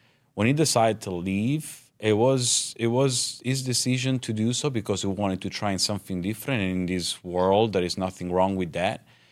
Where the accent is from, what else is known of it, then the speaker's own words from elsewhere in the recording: Italy; also born or lived in New York, United States; now in Nebraska, United States; coming born and raised in Italy, moved to New York, and it's all new for me